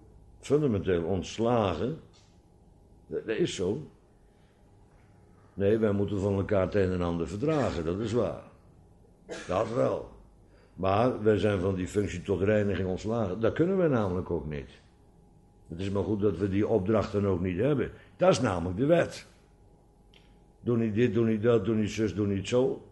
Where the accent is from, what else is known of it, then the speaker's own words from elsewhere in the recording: Kampen, Overijssel, Netherlands; Nou, ik kwam uit Kampen oorspronkelijk